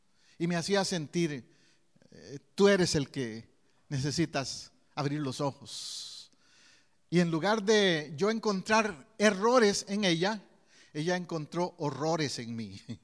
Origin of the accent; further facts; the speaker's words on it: Costa Rica; En mi país, en Costa Rica, me acuerdo épocas atrás que tal vez escaseaba el arroz o los frijoles